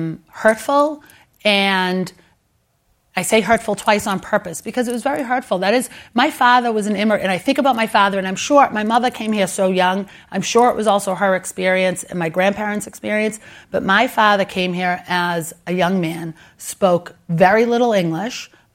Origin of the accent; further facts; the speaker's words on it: Boston, Massachusetts, United States; accent: Boston; because I speak with and am proud of my Boston accent made me absolutely bananas.